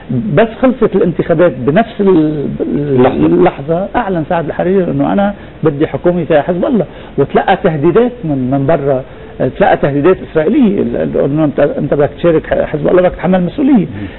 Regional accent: Lebanon; فإذن رجع العقل لراسنا كلبنانيين، رجع العقل لراسنا

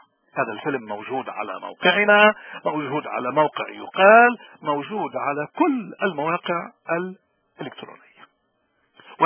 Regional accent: Lebanon; نحن لبناني، هويتنا لبنانية

